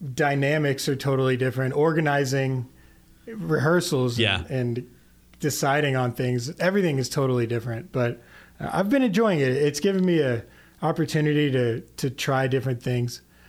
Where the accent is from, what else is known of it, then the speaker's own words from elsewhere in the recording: Houston, Texas, United States; I'm from Houston and spent a lot of time down at the beach on Galveston.